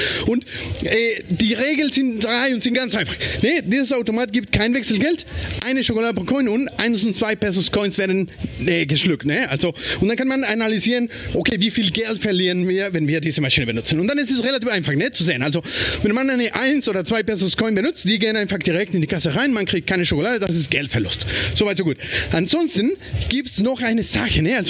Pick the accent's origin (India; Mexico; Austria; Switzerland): Mexico; German is a second language; now in Berlin, Germany; Ich komme aber ursprünglich aus Mexiko. Ich habe sogar meinen offiziellen mexikanischen Ausweis dabei, immer mit mir.